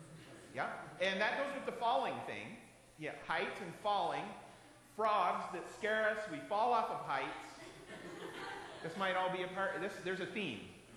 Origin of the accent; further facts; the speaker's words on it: Oregon, United States; remember, I'm from Oregon.